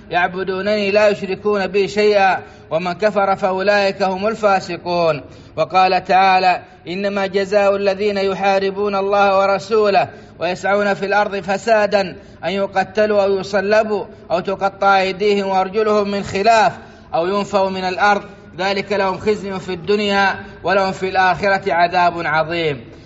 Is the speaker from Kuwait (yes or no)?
no; Saudi Arabia; بلادنا السعودية